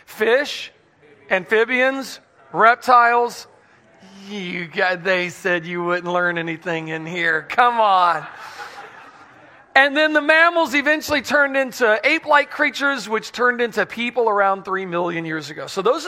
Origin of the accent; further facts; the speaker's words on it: Pensacola, Florida, United States; I am from Pensacola, Florida. Pensacola is all the way up in the panhandle, so it's just underneath Alabama.